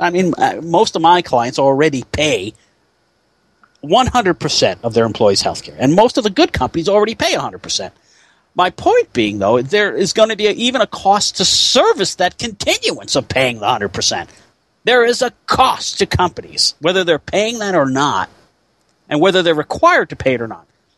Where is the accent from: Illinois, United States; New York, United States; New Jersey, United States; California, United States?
New Jersey, United States; Edison; also born or lived in Newark; Again, my hometown, Matthew, in New Jersey, where I was actually born in Newark, but I was raised in a place called Edison, New Jersey.